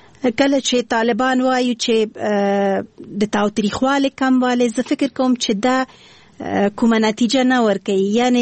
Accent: Kabul, Afghanistan; born there; زه د اصلا پلار مې د خوست ده، مور مې د پکتیا ده، او زه په خپله کابل کې زیږیدلی یم خو په هر صورت د خوست سیل کېږم.

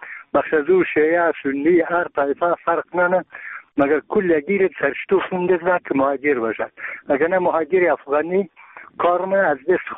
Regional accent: Bamyan, Afghanistan; ما یک تن از بامیانیم.

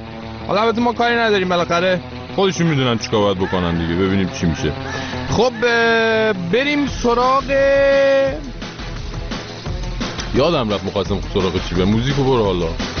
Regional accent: Iran; ما ایرانی هستیم

